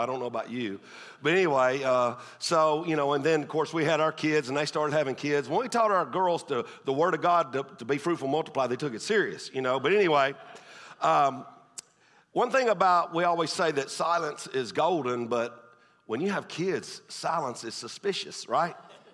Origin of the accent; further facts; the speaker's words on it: Tennessee, United States; I'm from Tennessee, but don't hold that against me.